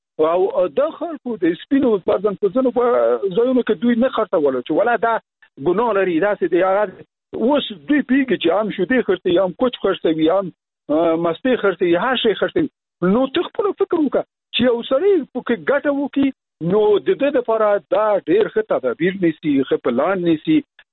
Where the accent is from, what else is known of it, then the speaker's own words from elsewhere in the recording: Logar, Afghanistan; ته باور وکړه زه خپله د لوګر یم، زه لوګر ته چې لاړم